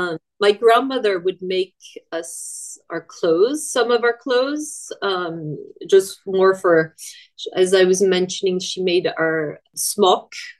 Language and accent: English; San Diego, California, United States; also born or lived in France; I was born there. But then my father decided to move us to California. So I grew up in San Diego. I mean, actually in inland. So between Del Mar and La Jolla.